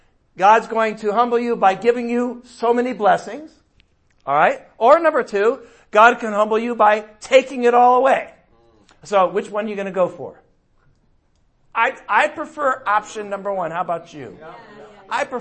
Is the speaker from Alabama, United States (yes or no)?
no; San Diego, California, United States; Whatever we're from, we're from San Diego.